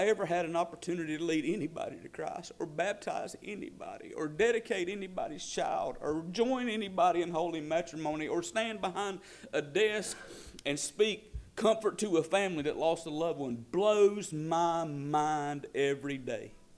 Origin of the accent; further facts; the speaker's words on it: Folkston, Georgia, United States; born there; And I was born in Folkestone, Georgia Hospital.